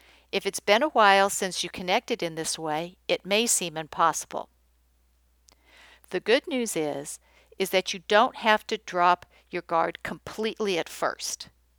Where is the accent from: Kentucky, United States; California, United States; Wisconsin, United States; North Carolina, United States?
California, United States; Los Angeles; Now, I'm from California, LA to be precise, so I'm used to being thought of as a bit off.